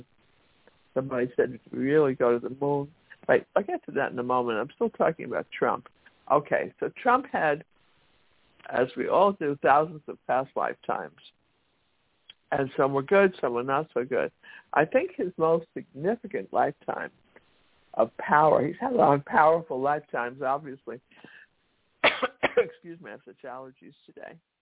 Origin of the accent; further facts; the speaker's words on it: New York, United States; I'm a New Yorker, and I know how expensive these hotels are and how well-maintained they are.